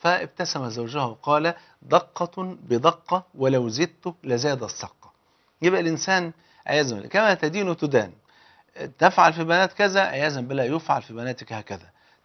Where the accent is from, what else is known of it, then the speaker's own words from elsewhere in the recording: Egypt; حتى المثل عندنا في مصر يقول لك اللي بيته من إزاز ما يحدفش ناس بالطوب